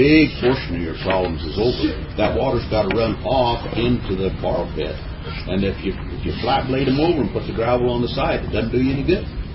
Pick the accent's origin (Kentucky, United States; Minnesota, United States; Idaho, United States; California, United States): Idaho, United States; I'm from Idaho, and we deal with those gravel roads in Idaho all the time.